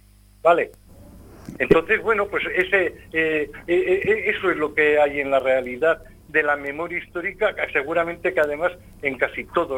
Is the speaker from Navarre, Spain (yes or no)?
yes; Buñuel, Navarre, Spain; nosotros vivimos en una zona, en concreto en mi pueblo, en Buñuel.